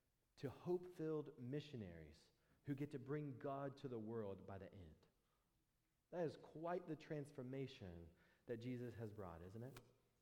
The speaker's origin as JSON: {"language": "English", "country": "United States", "said": "Of course, I'm American. I think about it in American terms."}